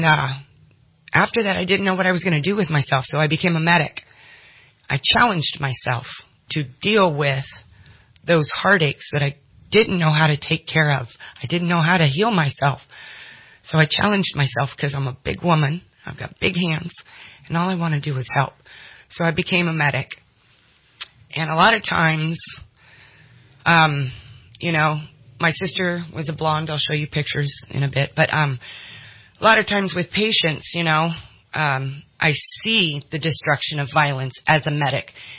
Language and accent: English; Los Angeles, California, United States; You know, I'm from East L.A., Watts, Compton.